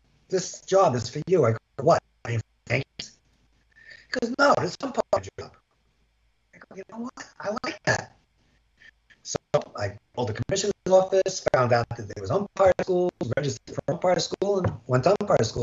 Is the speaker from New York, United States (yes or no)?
yes; New York City, New York, United States; I played in the Bronx. I grew up in the Bronx, played stickball in the Bronx, hit three sewers in the Bronx, if you know what that means.